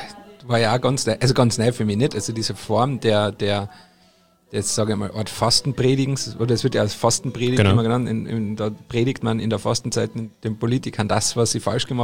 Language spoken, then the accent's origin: German; Bavaria, Germany; Also sowas Vergleichbares gab es in meiner Heimat auch, aber so ist es ja in Bayern